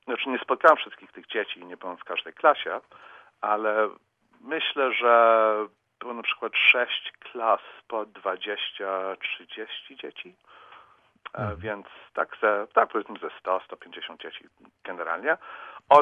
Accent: Australia; now in United States; To mówię też jako Australijczyk w pewnym sensie, że w Stanach Zjednoczonych, czyli już ani Polska, ani Australia, jakoś na obczyźnie człowiek jest sprawdzony

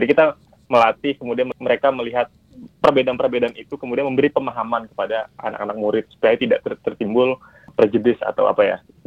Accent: Singkawang, West Kalimantan, Indonesia; born there; jadi kebetulan saya lahir di Singkawang ya, Bu, kemudian aktif di Pontianak dan keliling Kalimantan Barat untuk melakukan edukasi gitu.

